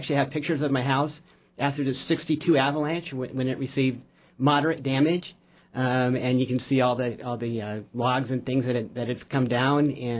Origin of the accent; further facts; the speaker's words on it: California, United States; I am obviously from the Bay Area, where we have 7.5 million people, and you can drive as far as you want for as long as you want.